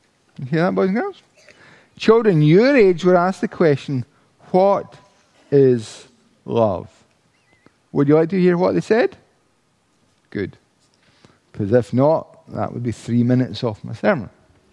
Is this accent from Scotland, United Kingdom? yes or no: yes; Paisley, Scotland, United Kingdom; Now, where I was raised in Paisley, that might not be a big problem.